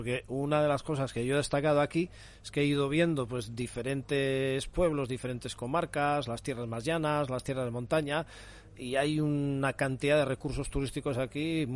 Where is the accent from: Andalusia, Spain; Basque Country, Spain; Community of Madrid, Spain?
Basque Country, Spain; San Sebastián; como soy de San Sebastián y aquí soy nuevo